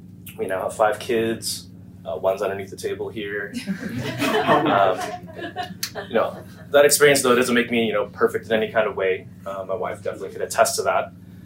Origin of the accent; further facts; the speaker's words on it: California, United States; also born or lived in Washington, D.C.; I grew up in Orange County, moved to D.C., and then I moved my wife and 4 kids back from D.C. back here to Orange County about 10 years ago.